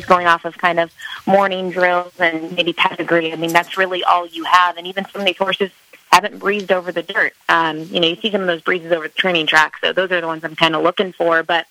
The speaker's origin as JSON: {"language": "English", "town": "Buffalo", "region": "New York", "country": "United States", "tie": "born or raised there", "said": "Yeah, I'm from Buffalo. Yep, that's where I'm born and raised. I left for a few years to go to college in Kentucky and then in Ohio, and somehow I ended up back in Buffalo."}